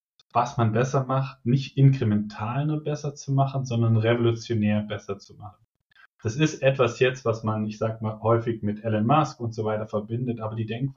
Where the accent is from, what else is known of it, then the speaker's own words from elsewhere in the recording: Germany; ich komme aus Deutschland, habe in Deutschland studiert